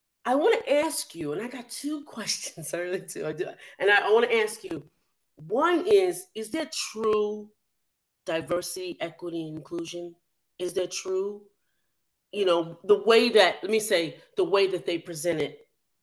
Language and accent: English; Alabama, United States; now in Long Island, United States; I came from Alabama with my family here. I'm on Long Island, by the way.